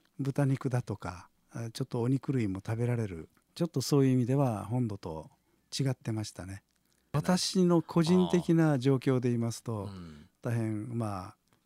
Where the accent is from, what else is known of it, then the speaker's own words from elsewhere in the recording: Miyazaki, Japan; born there; 母親が疎開してる疎開先宮崎で生まれましたけれども